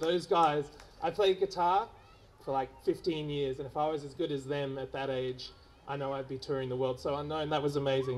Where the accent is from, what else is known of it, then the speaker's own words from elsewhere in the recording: Hervey Bay, Queensland, Australia; I grew up in Harvey Bay, as I said, and the whales used to visit there.